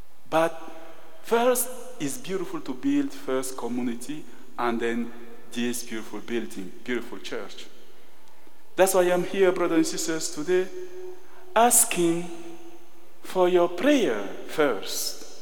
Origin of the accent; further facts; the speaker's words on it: Cameroon; English is a second language; it's easy for me to speak about my mission in Cameroon, because as I said, I'm coming from Cameroon. And in Cameroon, we are French speaking and British English speaking. As you can hear, I am in the part in the side of French speaking, right?